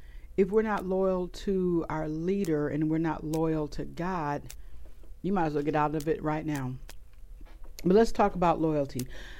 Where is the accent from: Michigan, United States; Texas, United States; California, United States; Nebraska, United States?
Michigan, United States; I grew up in Michigan, so, you know, I'm a Wolverine, I'm a Michigander